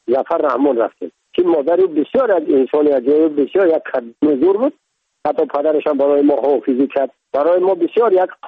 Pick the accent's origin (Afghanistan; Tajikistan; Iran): Tajikistan; من تاجیک هستم، تو هم تاجیک هستی، زبان منم تاجیک هست،